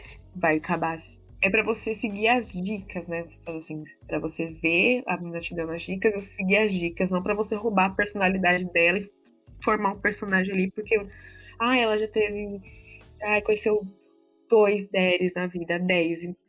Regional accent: São Paulo, Brazil; Eu tenho sotaque, meu Deus, eu sou São Paulo.

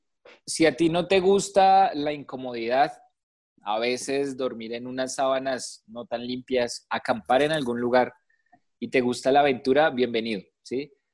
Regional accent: Colombia; pero ya que somos colombianos, ¡hey! Construyamos hacia adentro, démosle importancia a nuestro país

